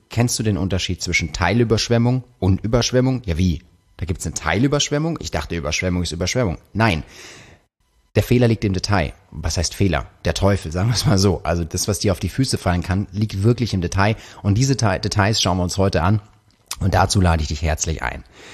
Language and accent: German; Karlsruhe, Baden-Württemberg, Germany; ich komme aus Karlsruhe und das ist quasi gefühlt so vor der Haustür